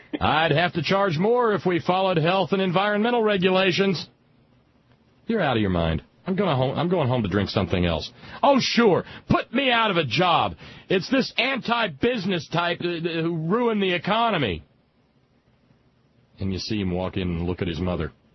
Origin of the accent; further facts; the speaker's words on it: Alabama, United States; I remember there was one in my hometown in Alabama, and it did.